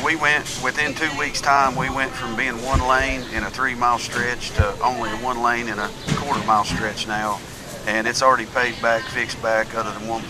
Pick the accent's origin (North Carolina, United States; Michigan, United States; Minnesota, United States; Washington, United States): North Carolina, United States; We're from Ashe County.